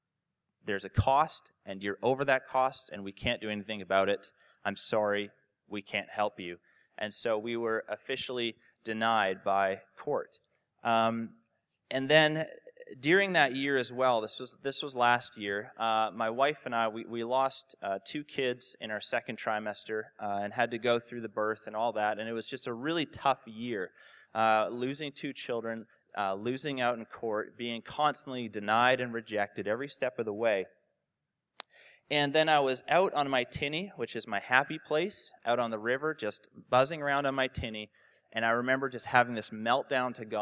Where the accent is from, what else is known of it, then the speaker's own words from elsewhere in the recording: Canada; As a Canadian